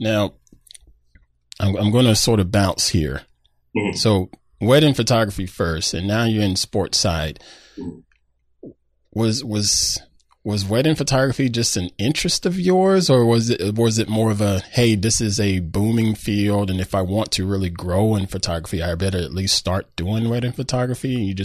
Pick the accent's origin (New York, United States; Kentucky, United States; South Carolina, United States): South Carolina, United States; accent: Southern drawl; now in Petaluma, United States; I'm a Carolina man. I'm sure you can tell from my Southern drawl. But I grew up in South Carolina